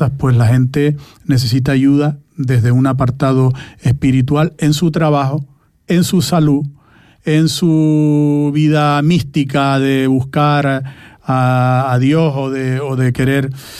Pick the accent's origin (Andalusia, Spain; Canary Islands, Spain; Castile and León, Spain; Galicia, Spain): Canary Islands, Spain; Tenerife; moved away as an adult; now in Fuerteventura, Spain; Entonces yo en Tenerife llevaba 26 años de mi vida, y ahora llevo aquí 26 años y 8 meses. Por tanto, ya soy majorero